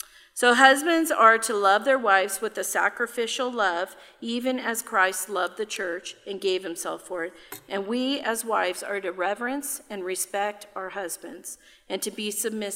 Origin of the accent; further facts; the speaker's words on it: California, United States; and I'm from California.